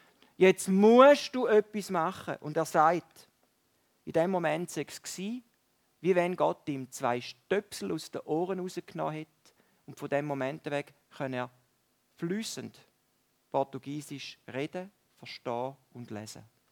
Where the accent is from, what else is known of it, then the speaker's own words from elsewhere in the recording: Valais, Switzerland; nein, ich sei nicht aus Kanada. Ich komme aus dem Wallis.